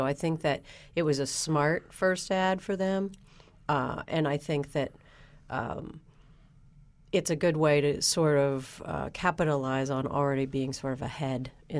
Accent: Ohio, United States; accent: Ohio; that was my Ohio accent there

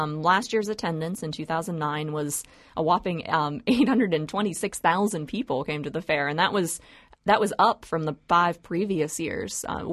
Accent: Pennsylvania, United States; I know there's a Nebraska State Fair, but I come from Pennsylvania

